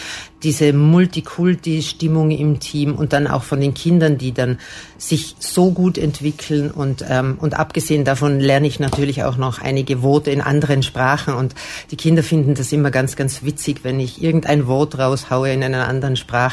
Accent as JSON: {"language": "German", "country": "Austria", "lives_now": "Germany", "said": "Ich ja auch, ich bin Österreicherin, aber mich versteht man einfach trotzdem hier."}